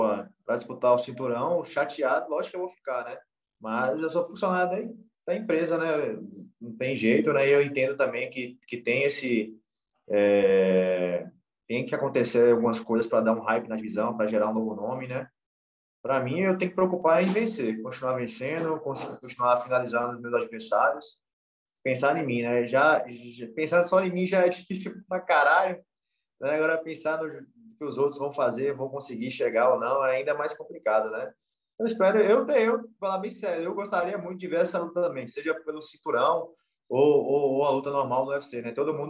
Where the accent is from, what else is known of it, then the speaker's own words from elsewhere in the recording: Brazil; eu sou norte mineiro raiz aqui mesmo, interior de Minas Gerais aqui. Mas estou muito feliz porque eu represento Minas de coração e Sergipe de nome, né? Então eu sou brasileiro ao quadrado